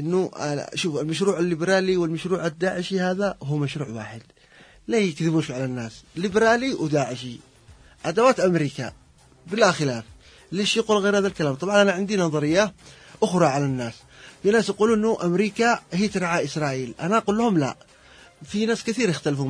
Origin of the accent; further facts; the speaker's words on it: Yemen; أنا كيمني بقول له أنا أول حضارة على المعمورة الأرضية